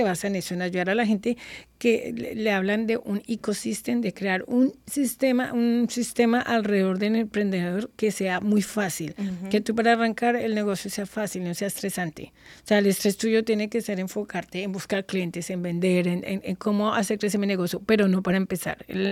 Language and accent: Spanish; Colombia; parte de lo que yo soy como latina, sé cómo se hace un negocio en Colombia